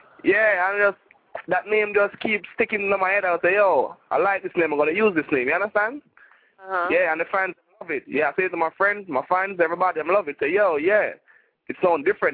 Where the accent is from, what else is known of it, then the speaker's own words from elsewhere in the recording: Spanish Town, Saint Catherine, Jamaica; Well, we are originally from Spanish Town. Yeah, in St. Catherine.